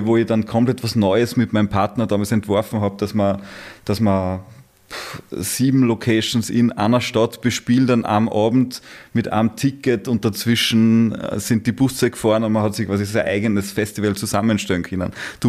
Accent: Upper Austria, Austria; wir sind beide aus dem Salzkammergut, aber du bist vom Wolfgangsee, ich vom Attersee.

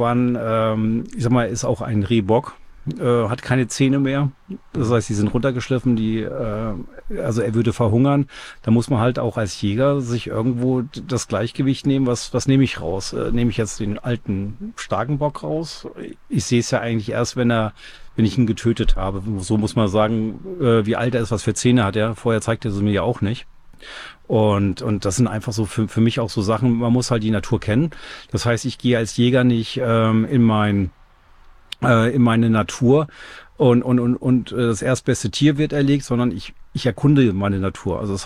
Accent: Fördenbahl, Schleswig-Holstein, Germany; Fördenbahl, das ist bei Bad Bramstedt.

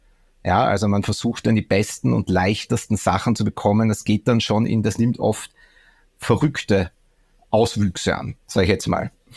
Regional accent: Austria; Nein, ich bin Österreicher, ja.

